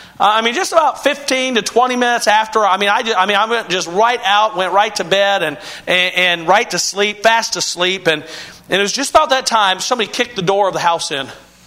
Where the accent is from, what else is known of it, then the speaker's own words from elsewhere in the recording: Kansas, United States; I grew up in Kansas. We don't lock our doors in Kansas.